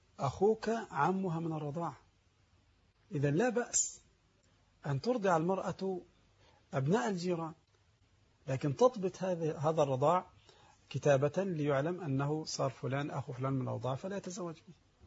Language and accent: Arabic; Egypt; يعني مثلا الآن عندنا في مصر وأظن كذلك في بعض البلاد